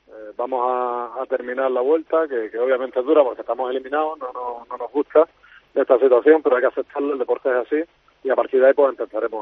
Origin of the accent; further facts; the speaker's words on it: Spain; como cualquier español